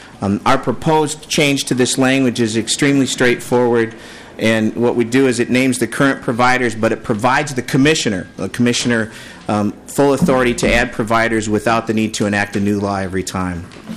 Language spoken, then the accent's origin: English; Champlin, Minnesota, United States; I'm from Champlin, Minnesota.